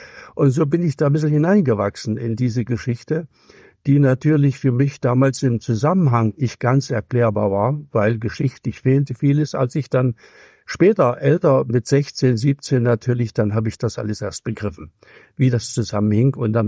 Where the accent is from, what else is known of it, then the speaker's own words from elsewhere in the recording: Altenburg, Thuringia, Germany; born there; ich bin ja in Altenburg geboren